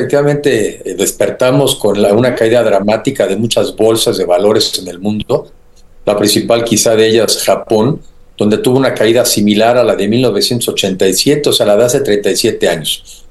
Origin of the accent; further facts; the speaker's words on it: Mexico; como mexicanos debemos de estar atentos a lo que pasa en el mundo, porque somos parte del mundo